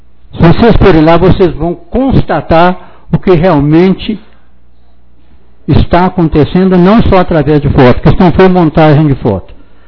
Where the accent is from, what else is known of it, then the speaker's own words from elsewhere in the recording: Conceição da Barra de Minas, Minas Gerais, Brazil; born there; Eu tenho 77 anos de idade … sou nascido em Conceição da Barra de Minas